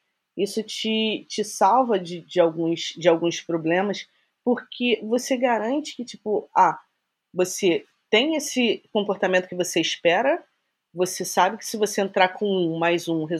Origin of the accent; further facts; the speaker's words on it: Brazil; now in Canada; Então, eu comecei a trabalhar com o Salesforce aqui no Canadá, quando eu vim do Brasil para cá.